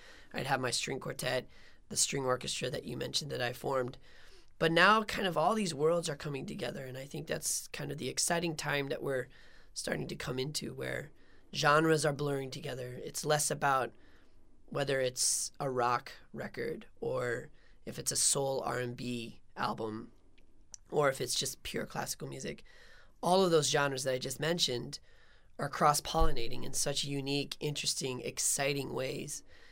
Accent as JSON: {"language": "English", "town": "Washington", "region": "District of Columbia", "country": "United States", "tie": "born or raised there", "said": "And this is while I was growing up in Washington, D.C."}